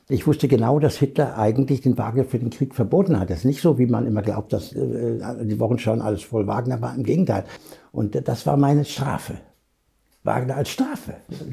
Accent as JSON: {"language": "German", "country": "Germany", "said": "Also ich mied immer meinen Namen, oder mein Herkunftsland. Die stuften mich immer ein als Schweden oder als Engländer. Und ich versuchte also im Äußeren nicht als Deutscher aufzutreten"}